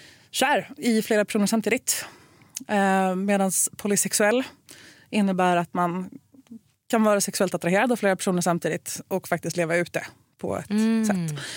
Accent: Värmland, Sweden; accent: Stockholm; also born or lived in Norway

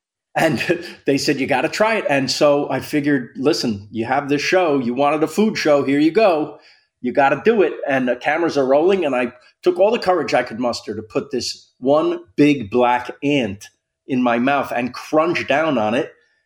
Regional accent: United States; I'm just an American who gets the culture off the TV and movies.

